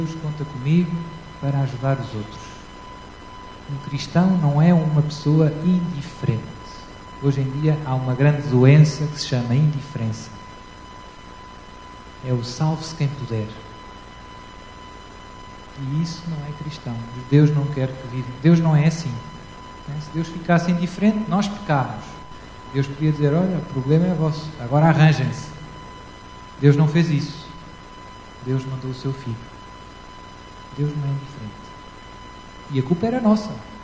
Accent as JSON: {"language": "Portuguese", "region": "Lisbon", "country": "Portugal", "tie": "born there", "said": "Eu nasci em Lisboa, aqui do outro lado do Rio, já há uns anos, em 1975. E sou padre na Diocese de Lamego, lá em cima, ao pé da Régua, junto ao Rio Douro."}